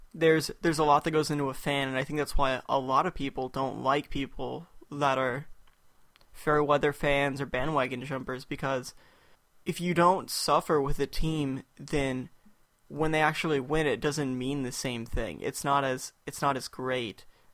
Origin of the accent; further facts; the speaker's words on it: Chicago, Illinois, United States; also born or lived in Indiana; I'm from Indiana, and I absolutely love the Indiana Pacers. I also love the Chicago Blackhawks because I spent my youth growing up in the Chicagoland area